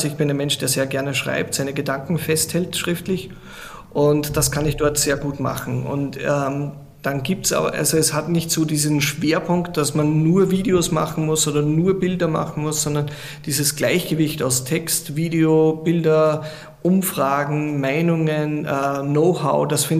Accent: Austria; also als Österreicher musst du ja Skifahren

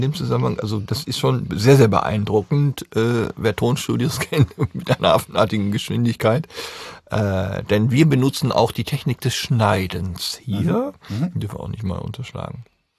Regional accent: Düsseldorf, North Rhine-Westphalia, Germany; wir kommen aus Düsseldorf, das war kein Geheimnis.

